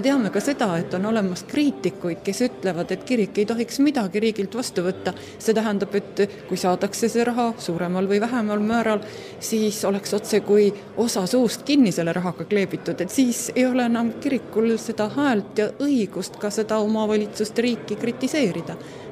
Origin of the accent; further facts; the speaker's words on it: Tartu, Tartu County, Estonia; mõlemad oleme tartlased